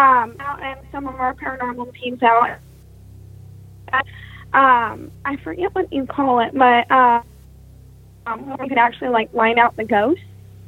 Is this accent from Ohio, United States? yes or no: yes; Ohio, United States; I'm from Ohio.